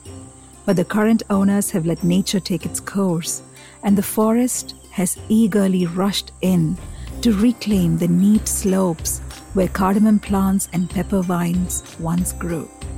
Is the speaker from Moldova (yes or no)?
no; Kerala, India; I grew up in Kerala, the South Indian state that is famous for its beautiful tea plantations, palm-fringed beaches, monsoon-fed rivers, unspoiled forests.